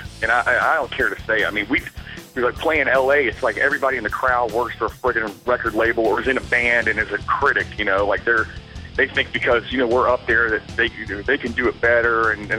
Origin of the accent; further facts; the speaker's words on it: Knoxville, Tennessee, United States; like my hometown Knoxville, like we don't get a ton of shows.